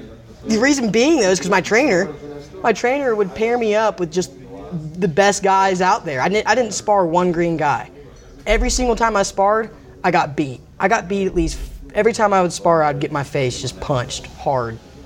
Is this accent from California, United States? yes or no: no; Atlanta, Georgia, United States; I was born in Atlanta and I grew up in metro Atlanta. Like in the suburbs.